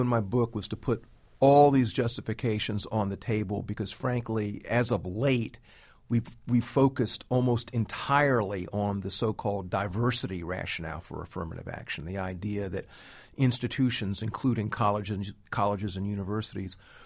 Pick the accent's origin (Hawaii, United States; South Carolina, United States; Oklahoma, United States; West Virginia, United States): South Carolina, United States; Columbia; I'm from the Deep South. I was born in 1954 in Columbia, South Carolina.